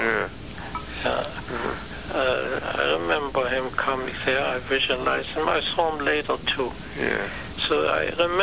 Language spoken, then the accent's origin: English; Germany; In his presence, a Jäger, I'm from Germany, and I learned how to respect people